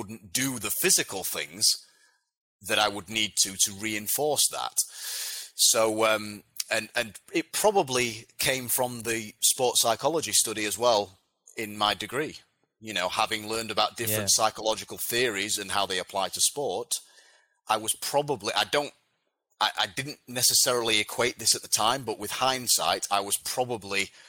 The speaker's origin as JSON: {"language": "English", "region": "England", "country": "United Kingdom", "tie": "born or raised there", "said": "I then saw one that was in my hometown in the north of England where I was living at the time."}